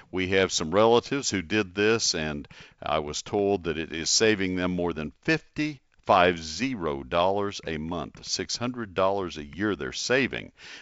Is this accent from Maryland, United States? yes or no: no; Texas, United States; I'm native Texan, been in this area 45 years, or 40 years.